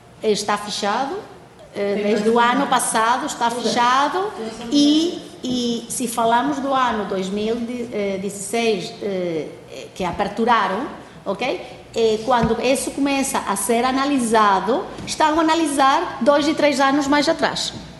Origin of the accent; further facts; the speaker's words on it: Portugal; eu sou portuguesa e eu quero trabalhar cá em Portugal